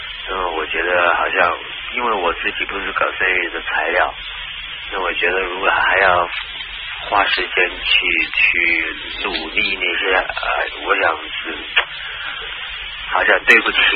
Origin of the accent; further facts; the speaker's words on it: Hong Kong; 好像我们香港人吃啊那些都很重的嘛